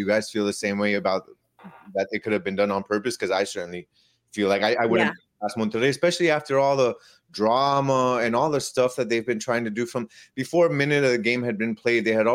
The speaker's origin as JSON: {"language": "English", "country": "Ecuador", "said": "because obviously I'm from Ecuador"}